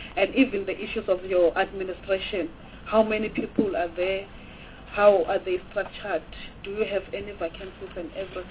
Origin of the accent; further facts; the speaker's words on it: Mpumalanga, South Africa; Because I'm from Mpumalanga, I won't speak about Limpopo that much